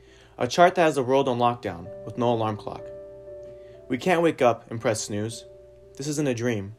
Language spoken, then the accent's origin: English; Bethel, Alaska, United States; I'm a senior at BRHS, and I'm from Bethel, Alaska.